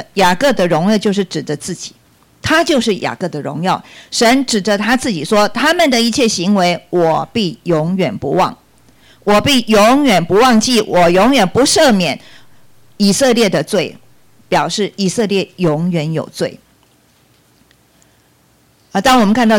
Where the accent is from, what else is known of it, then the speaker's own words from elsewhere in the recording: Taiwan; 如果连水连食品都有问题，我就不知道我们台湾人的健康怎么办啊